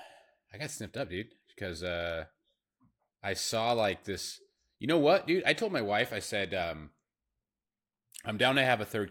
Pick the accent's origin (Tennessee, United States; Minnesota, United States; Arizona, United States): Arizona, United States; now in Las Vegas, United States; I'm in Las Vegas. I grew up in Arizona.